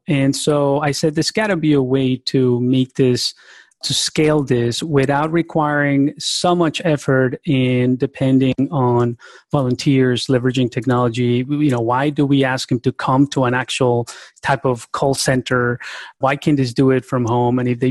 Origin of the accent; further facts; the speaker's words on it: Cundinamarca, Colombia; also born or lived in New York, United States; I was born in New York, raised in the outskirts of Bogota, Colombia.